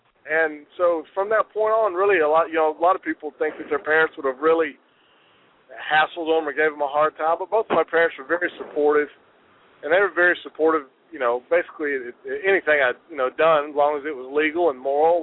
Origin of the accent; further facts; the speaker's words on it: Nashville, Tennessee, United States; I grew up here in Nashville, Tennessee.